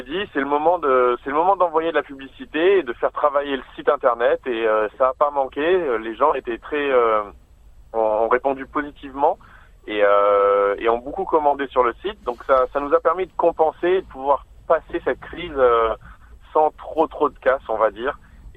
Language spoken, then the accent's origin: French; Réunion; moved away as an adult; Dès que j'ai fini high school à la Réunion, donc moi je viens de l'île de la Réunion qui est une petite île française proche de Maurice dans l'océan Indien et on n'a pas beaucoup d'universités.